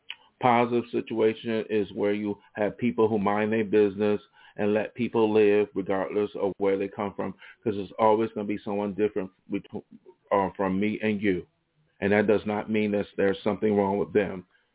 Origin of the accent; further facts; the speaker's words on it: Los Angeles, California, United States; my experiences in my hometown, especially in LA, is that some people are too ignorant to understand that people are not the same as far as personality